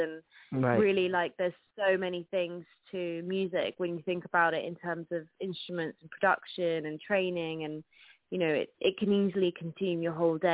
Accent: London, United Kingdom; So I grew up in London, and so did my parents, but we traveled back.

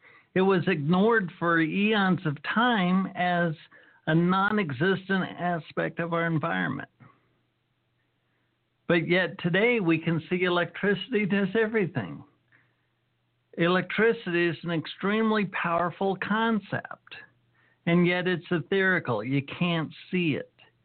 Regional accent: United States; yes, I was raised in America.

